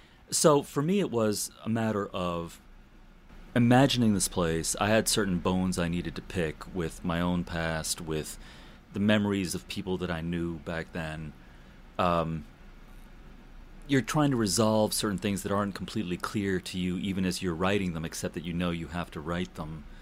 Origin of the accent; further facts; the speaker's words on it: New York City, New York, United States; first language Czech; English is a second language; I grew up in a Czech ghetto in Queens, New York, for Christ's sake, right? So my first language was Czech. I didn't speak English until I was five